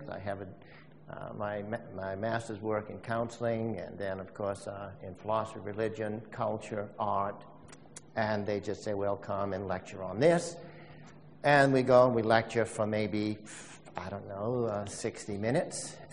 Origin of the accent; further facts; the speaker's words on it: United States; I am from the United States.